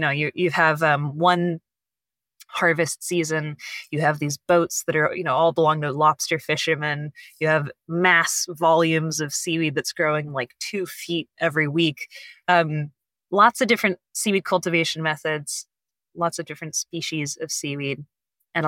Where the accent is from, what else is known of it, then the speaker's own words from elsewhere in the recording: California, United States; I grew up in Monterey Bay area, which is famous for the Monterey Bay Aquarium and Big